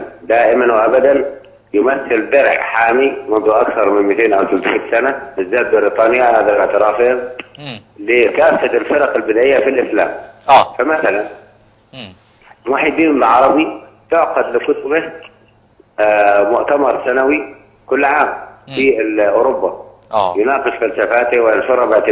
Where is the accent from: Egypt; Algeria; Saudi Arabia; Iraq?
Egypt; هنا في مصر